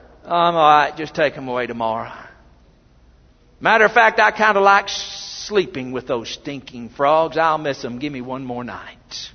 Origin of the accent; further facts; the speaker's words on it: Des Arc, Arkansas, United States; I'm from Des Arc, Arkansas. If you've ever been to Des Arc, there's one thing we have in Des Arc. It's called mosquitoes.